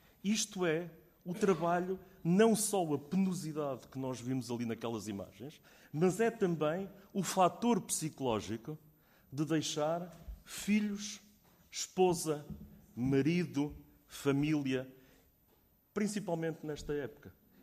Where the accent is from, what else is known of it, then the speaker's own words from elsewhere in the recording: Figueira da Foz, Coimbra, Portugal; eu sou da Figueira da Foz